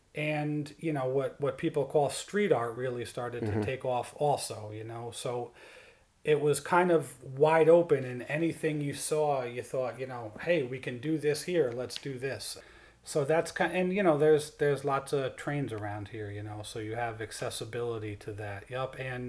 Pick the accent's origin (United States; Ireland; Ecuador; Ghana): United States; Rensselaer; growing up in Rensselaer, right, you have Amtrak right there.